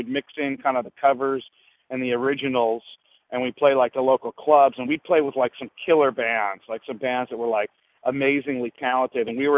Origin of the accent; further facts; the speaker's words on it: Alaska, United States; now in San Diego, United States; I was born here in San Diego, and then we moved up to Alaska when I was like third grade, I think. So third grade through high school, I spent in Alaska.